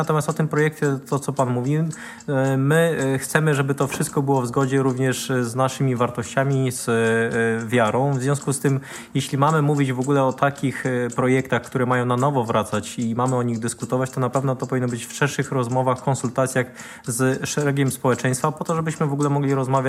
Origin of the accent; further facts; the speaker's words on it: Łomża, Podlaskie Voivodeship, Poland; ja jestem przykładem miasta, z którego pochodzę, z Łomży